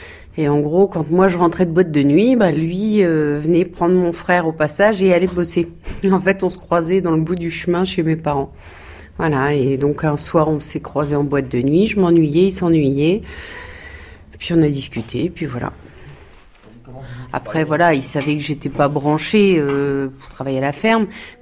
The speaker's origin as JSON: {"language": "French", "town": "Tracy-sur-Mer", "region": "Normandy", "country": "France", "said": "Je viens de Tracy-sur-Mer, le village juste à côté, où mes parents étaient éleveurs laitiers aussi."}